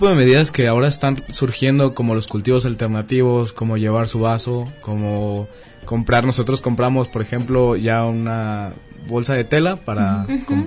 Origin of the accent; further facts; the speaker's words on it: San Cristóbal de las Casas, Chiapas, Mexico; yo soy del sur de México, soy de Chiapas, y realmente sí ha habido como un cambio muy fuerte. Uh-huh. Yo lo he notado mucho en, principalmente en el clima. Mi ciudad, generalmente, bueno, San Cristóbal de las Casas